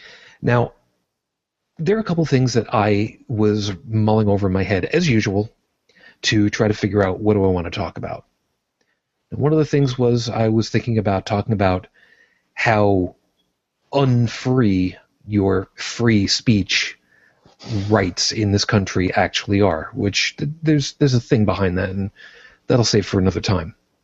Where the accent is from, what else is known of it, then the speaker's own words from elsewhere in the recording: New York, United States; also born or lived in Brooklyn; I was born in Brooklyn, New York, to a Roman Catholic family. I was raised on Long Island, and I currently identify as an unabashed atheist.